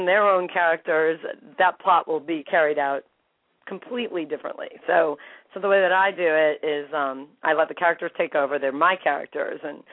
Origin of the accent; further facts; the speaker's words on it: Buffalo, New York, United States; I'm signing in my hometown up there on Lake Erie. Trust me, I am used to snow. I grew up in the blizzard belt of Western New York near Buffalo.